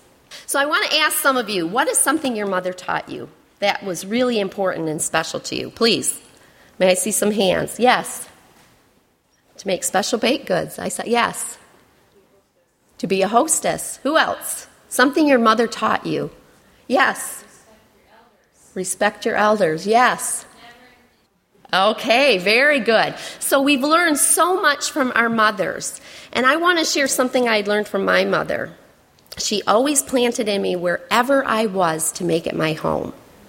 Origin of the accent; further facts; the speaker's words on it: Canada; Okay, so I'm from Canada, so I came from a yellow country.